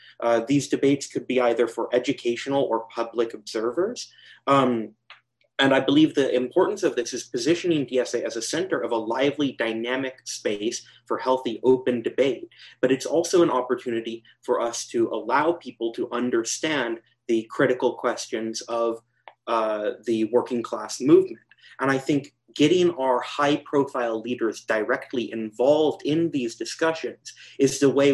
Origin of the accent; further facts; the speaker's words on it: Portland, United States; and I am from Portland, PSA